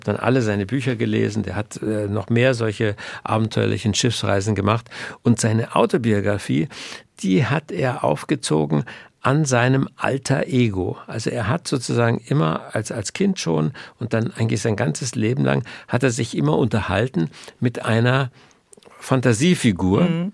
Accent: Munich, Bavaria, Germany; born there; Aber ich bin in München geboren, haarscharf.

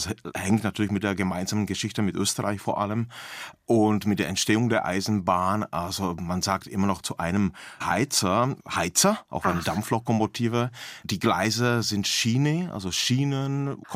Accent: Lomnice nad Popelkou, Liberec Region, Czechia; now in Berlin, Germany; meine Heimatstadt Lomnice nad Popelkou im böhmischen Paradies sehr gerne den einen oder anderen Kasten Bier mit nach Berlin

